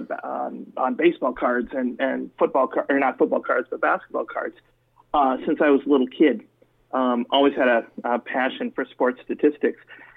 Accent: Iowa, United States; Oddly enough, I grew up in Iowa.

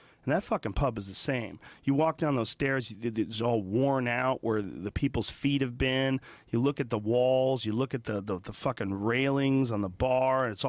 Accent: United States; That's the cool thing about being American. We're so fucking badass. Other countries speak our language.

